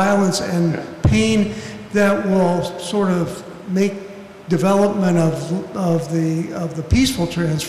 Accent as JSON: {"language": "English", "town": "Waukesha", "region": "Wisconsin", "country": "United States", "said": "and I'm from Waukesha"}